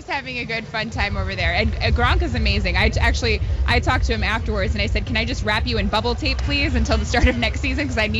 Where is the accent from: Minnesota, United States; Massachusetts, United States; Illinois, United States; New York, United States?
Illinois, United States; Algonquin; also born or lived in Highland Park / Crystal Lake; So I was born in Highland Park. I grew up, my family kind of moved around a bunch, but I lived in Algonquin for a while. I lived in Crystal Lake. I went to Prairie Ridge High School.